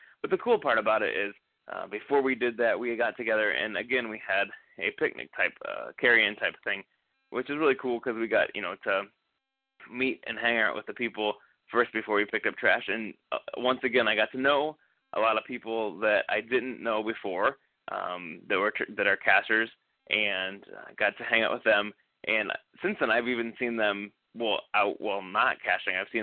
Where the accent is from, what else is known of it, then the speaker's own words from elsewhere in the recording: Indiana, United States; Of course, I'm from Indiana, so I've had people show up from Indiana to this event